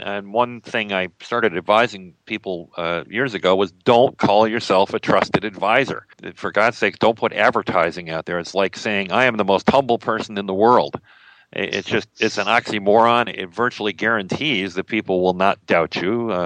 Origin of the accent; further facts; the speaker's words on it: Midwest, United States; Very quickly, I grew up in the Midwest, ended up driving a taxi and going to college in New York City